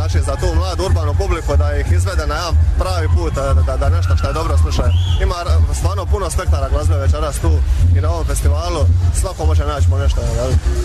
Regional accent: Croatia; Većina i kod nas dole, znači u Hrvatskoj, ista stvar, jel?

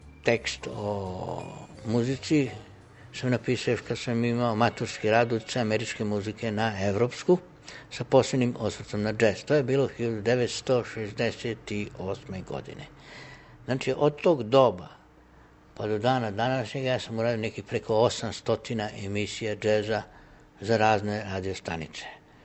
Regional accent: Rijeka, Primorje-Gorski Kotar County, Croatia; also born or lived in Slovenska Bistrica / Ilirska Bistrica / Ptuj; potom sam živeo u Ptuju, u Sloveniji i 1957. godine sam prešao da živim u Rijeku, gde sam završio osnovnu školu, gimnaziju, fakultet, magistrirao

